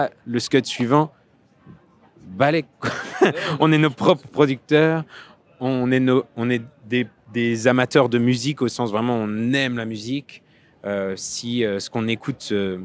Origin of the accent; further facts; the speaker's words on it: England, United Kingdom; French is a second language; Et je suis anglais.